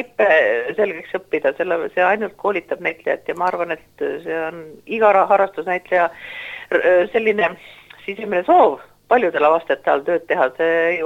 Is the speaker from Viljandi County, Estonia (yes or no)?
no; Saare County, Estonia; me oleme ikka saarlased